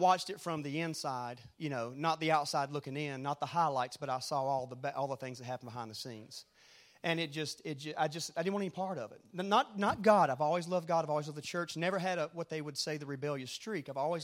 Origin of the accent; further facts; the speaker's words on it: North Carolina, United States; And at that time, especially in the South, we're from North Carolina, that wasn't incredibly accepted.